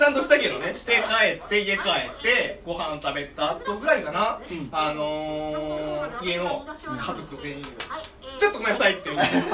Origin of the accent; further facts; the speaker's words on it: Yamagata, Japan; その頃自分の地元の山形にいたから、